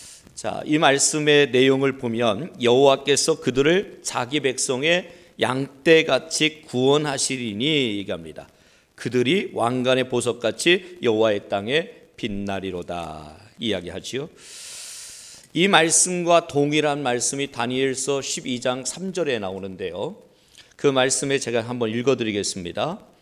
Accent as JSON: {"language": "Korean", "town": "Buyeo", "region": "South Chungcheong", "country": "South Korea", "tie": "born or raised there", "said": "수련회를 간 장소는 제가 태어나서 자란 부여, 충남 부여를 다녀왔습니다."}